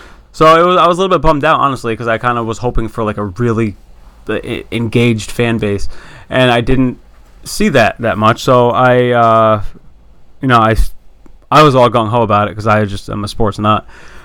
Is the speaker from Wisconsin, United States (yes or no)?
no; New York, United States; So like if you're being like, proper, I'm from the Catskills.